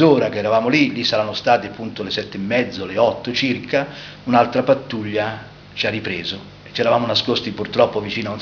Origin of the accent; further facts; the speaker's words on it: Tuscany, Italy; accent: Versilian; parlavano il nostro accento versiliese